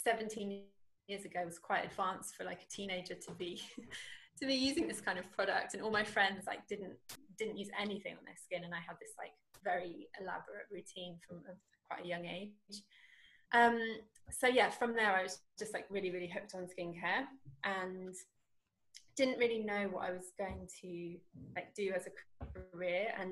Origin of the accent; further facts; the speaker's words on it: South East England, United Kingdom; I grew up in the New Forest, like near Southampton, and it wasn't available there.